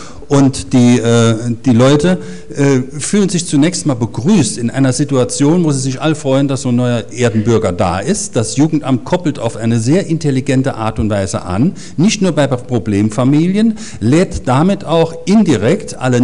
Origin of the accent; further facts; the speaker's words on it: Dormagen, North Rhine-Westphalia, Germany; Ein kurzer Werbeblock für Dormagen, meine Heimatstadt.